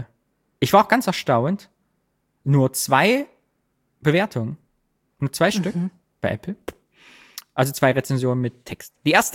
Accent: East Germany, Germany; ich bin Ossi.

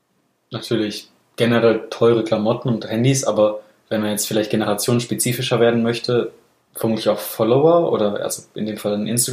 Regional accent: Baden-Württemberg, Germany; Also wo ich herkomme, in Anführungsstrichen, in Süddeutschland ist es, glaube ich, alles noch etwas langsamer, etwas konservativer.

